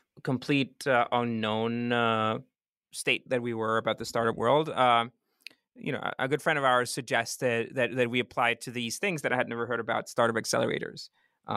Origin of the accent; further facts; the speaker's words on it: San Jose, San José, Costa Rica; I grew up in San Jose, which is the capital. I didn't grow up in the beach, so I'm not that, my life had not been that islandy